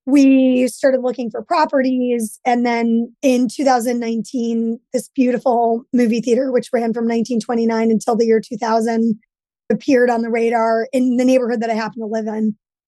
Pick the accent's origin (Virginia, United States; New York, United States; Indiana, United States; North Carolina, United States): New York, United States; New York City; And I grew up in New York City and watched everything that I loved about New York pretty much go away.